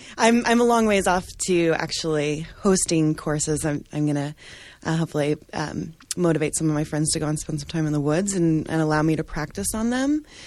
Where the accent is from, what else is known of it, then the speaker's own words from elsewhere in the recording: Texas, United States; Oh, I'm from Texas, but my parents live in Georgia, so that's where I was.